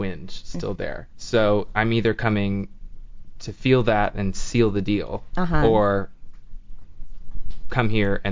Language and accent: English; North Carolina, United States; Well, I'm from North Carolina. My dad is like super southern gentleman. My mom is from New York, and she's like hard off the streets of Brooklyn. My dad's from Virginia